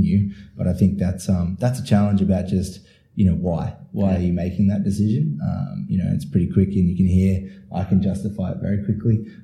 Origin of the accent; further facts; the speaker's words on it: Newcastle, New South Wales, Australia; You basically just said, yeah, we're from Sydney.